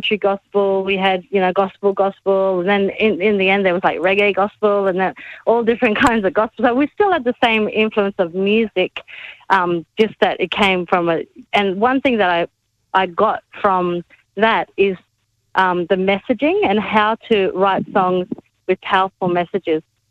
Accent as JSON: {"language": "English", "town": "Enosvale", "region": "Queensland", "country": "Australia", "tie": "born or raised there", "said": "I'm a Gugul Yalanji woman. I grew up in Far North Queensland in a little town called Enosvale, and I grew up eating a lot of bananas because that's where they all grow."}